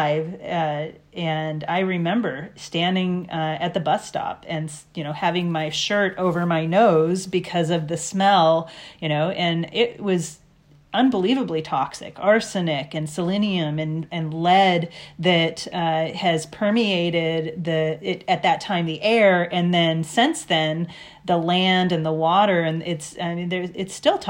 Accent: Tacoma, Washington, United States; also born or lived in Federal Way; So I grew up near Tacoma. My childhood synagogue is in Tacoma. My mom still goes there.

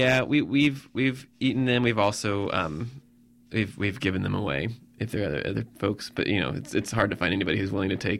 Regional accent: Midwest, United States; I feel like I grew up in the Midwest, you know, white bread and potatoes.

